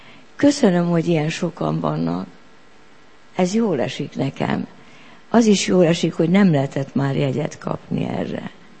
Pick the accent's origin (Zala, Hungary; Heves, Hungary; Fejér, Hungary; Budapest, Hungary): Heves, Hungary; Pély; born there; Pélyen a szülőfalumban voltam szombaton.